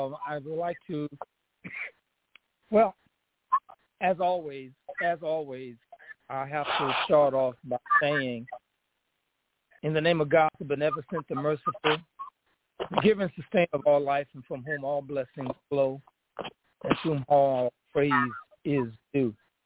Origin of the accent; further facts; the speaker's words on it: Chicago, Illinois, United States; My family had moved from one section of Chicago. And I always tell folks I'm from Chicago. And it's not just a geographical location. It's also an attitude.